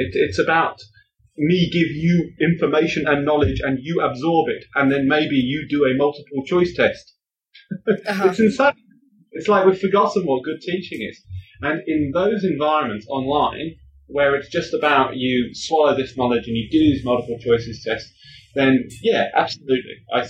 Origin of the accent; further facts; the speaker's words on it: England, United Kingdom; I mean, I'm from England originally